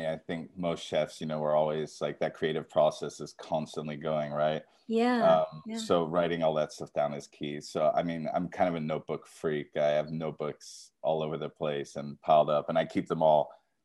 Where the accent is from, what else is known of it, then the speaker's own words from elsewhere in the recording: England, United Kingdom; when I was growing up in England.